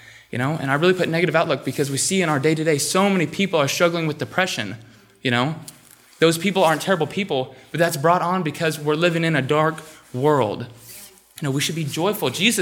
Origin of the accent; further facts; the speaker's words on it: United States; bear with me because I'm just an American boy, so I don't know how to speak Greek very fluently